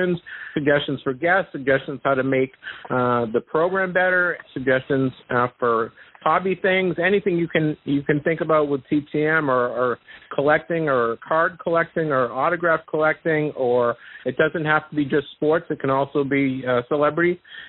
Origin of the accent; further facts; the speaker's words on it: Massachusetts, United States; accent: Boston; I did that my best to not get my Boston accent in there with the card.